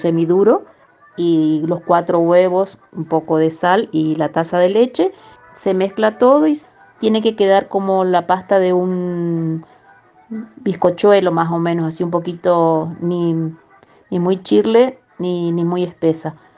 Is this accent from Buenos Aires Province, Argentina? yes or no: no; Corrientes, Argentina; Soy de Corrientes, una hermosa provincia del litoral argentino